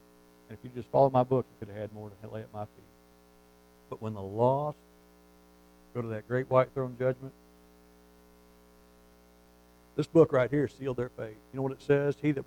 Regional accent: United States; I'm not bound to the government. I'll pay my taxes. I'm an American. And I don't hate America.

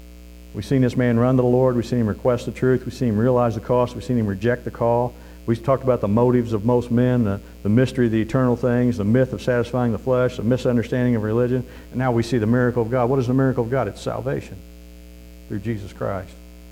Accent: United States; born there; And I was born here, so I'm an American, and this is our country and my country

